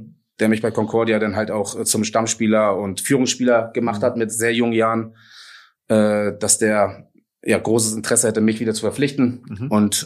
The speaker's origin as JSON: {"language": "German", "region": "Hamburg", "country": "Germany", "said": "für mich als Hamburger"}